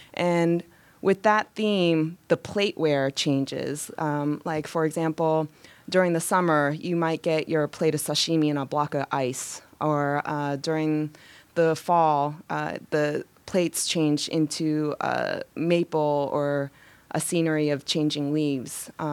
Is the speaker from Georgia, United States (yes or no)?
yes; Georgia, United States; since I'm a third generation Japanese restaurateur born and raised in Georgia.